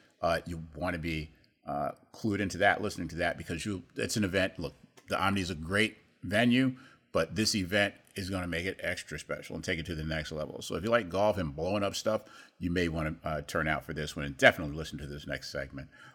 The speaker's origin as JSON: {"language": "English", "town": "Washington", "region": "District of Columbia", "country": "United States", "tie": "born or raised there", "said": "And I grew up in Washington, D.C., so I have a special affinity for government and titles"}